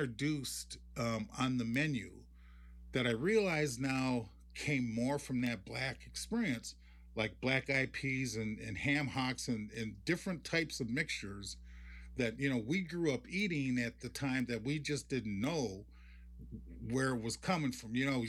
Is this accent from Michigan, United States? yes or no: no; Minneapolis, Minnesota, United States; And my father was from Des Moines. And so while I grew up in North Minneapolis in the Black community